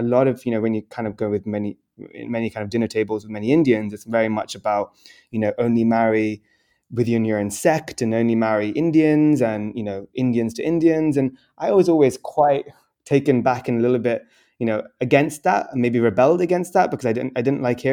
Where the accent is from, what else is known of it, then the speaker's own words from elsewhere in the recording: London, United Kingdom; born there; So I was born in London. So my dad is from Kampala, Uganda.